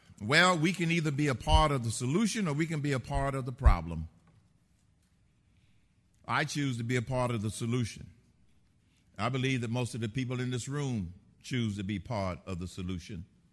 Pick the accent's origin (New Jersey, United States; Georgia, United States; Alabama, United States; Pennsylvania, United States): Georgia, United States; Atlanta; When I was growing up in Atlanta, Georgia